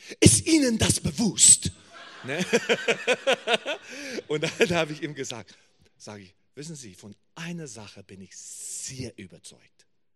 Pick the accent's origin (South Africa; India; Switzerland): South Africa; German is a second language; Ja, ich komme aus Südafrika. Die hören das oft das auch an meinem Akzent.